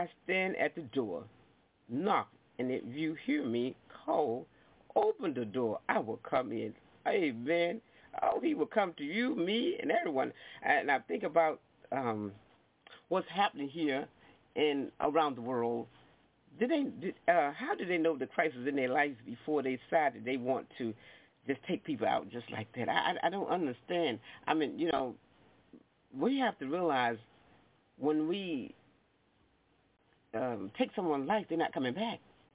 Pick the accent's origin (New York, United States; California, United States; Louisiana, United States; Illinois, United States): Illinois, United States; Chicago; I'm from Chicago.